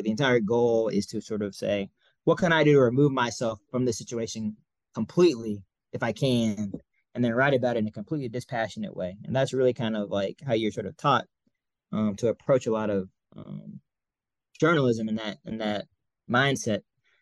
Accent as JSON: {"language": "English", "town": "Montgomery", "region": "Alabama", "country": "United States", "said": "You know, I mentioned earlier that I'm from Montgomery, Alabama"}